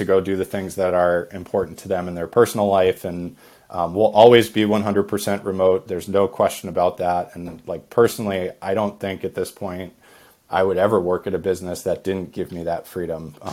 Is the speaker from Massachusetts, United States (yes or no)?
yes; Boston, Massachusetts, United States; now in San Diego, United States; We always have been, although we are all initially from the Boston area. That's where we all sort of met and worked together previously. And now Dave is in Boston, but I'm in San Diego